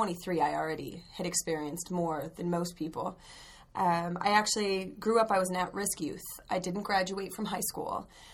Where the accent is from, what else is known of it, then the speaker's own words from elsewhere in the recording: Utah, United States; I'm from Utah.